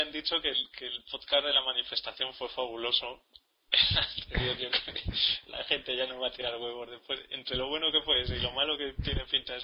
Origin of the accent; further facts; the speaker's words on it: Albacete, Castilla-La Mancha, Spain; No, yo soy de Albacete.